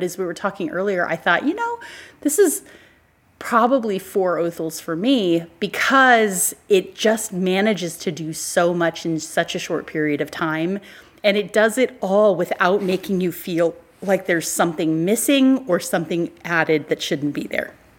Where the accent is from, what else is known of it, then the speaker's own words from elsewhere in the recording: Colorado Springs, Colorado, United States; I grew up in Colorado Springs, and at the Colorado Springs Zoo, I just lost the name of it.